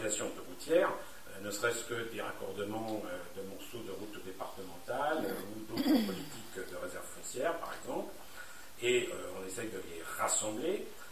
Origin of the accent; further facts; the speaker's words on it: France; On est français, le colbertisme, ça a existé